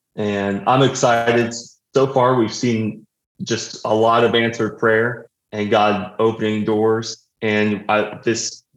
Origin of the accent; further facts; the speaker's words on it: Northeast, United States; I'm from the Northeast. My wife is from the Midwest.